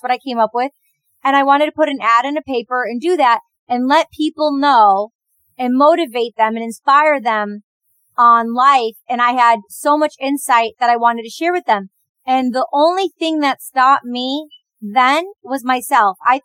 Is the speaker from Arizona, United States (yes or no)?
no; Detroit, Michigan, United States; So as a teenager growing up in Detroit, Michigan, the suburbs